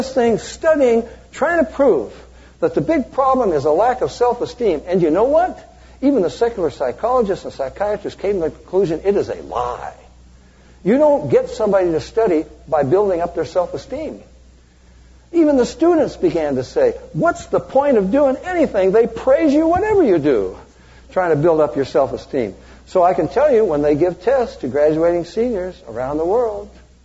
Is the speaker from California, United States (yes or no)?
yes; California, United States; Self-esteem? I come from California.